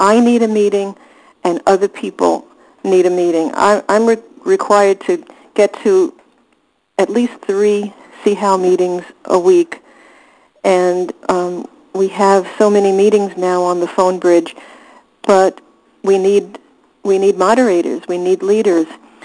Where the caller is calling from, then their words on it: New York, United States; I'm a compulsive eater, and I'm calling in from New York.